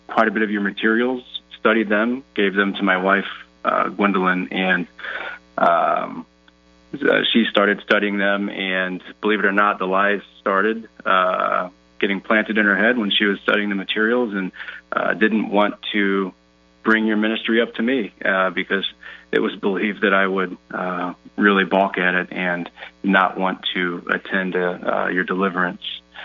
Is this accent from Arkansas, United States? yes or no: no; St. Louis, Missouri, United States; Well, I'm 36 years old, and I'm from St. Louis, Missouri.